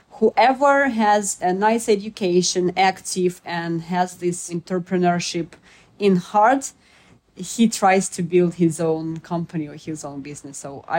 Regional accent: Voronezh, Voronezh Oblast, Russia; English is a second language; I'm coming from Voronezh. This is the city of Russia, pretty big city. It's not that big as Moscow or St. Petersburg, but still it's the center of black soil region with 1 million of population living there. 500 kilometers from Moscow

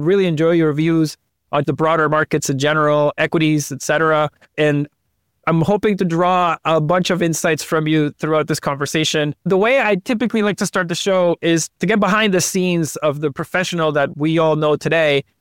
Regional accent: Venezuela; English is a second language; now in United States; growing up in Venezuela, my dad made me carry 100 bolivares always in my wallet.

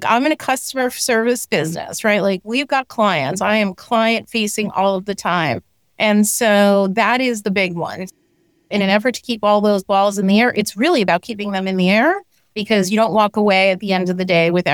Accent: New Jersey, United States; I grew up in New Jersey, like literally across the river. You could spit across the river. I grew up in Hudson County, so I consider myself a New Yorker.

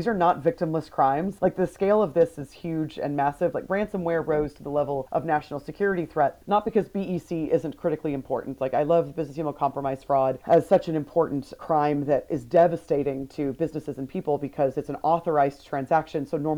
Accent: Columbus, Georgia, United States; Coca-Cola was founded in my hometown of Columbus, Georgia, actually.

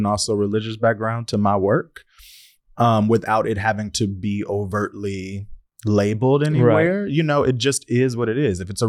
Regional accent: Shreveport, Louisiana, United States; I'm from Shreveport, Louisiana.

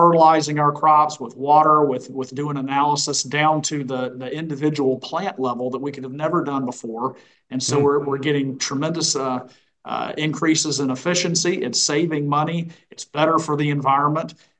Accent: Florida, United States; Well, and we're already seeing that in my home state of Florida

